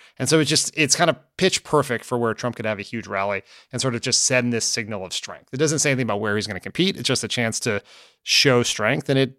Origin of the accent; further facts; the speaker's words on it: East Coast, United States; And I grew up on the East Coast. I've been to Wildwood, New Jersey a lot